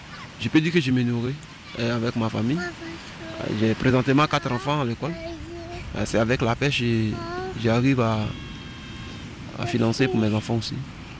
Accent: Kounoko, Bas-Sassandra, Côte d’Ivoire; je suis de Kounoko. Dans la région de Monongaga, et je suis un pêcheur.

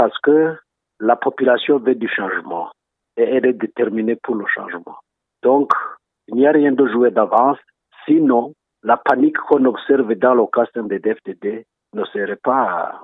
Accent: Burundi; Pour moi, on est Burundais

